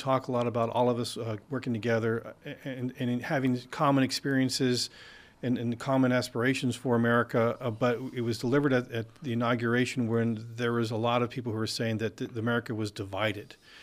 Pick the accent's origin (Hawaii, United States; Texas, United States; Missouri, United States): Texas, United States; San Antonio; But for me, growing up in San Antonio, and I still felt like that was beyond my reach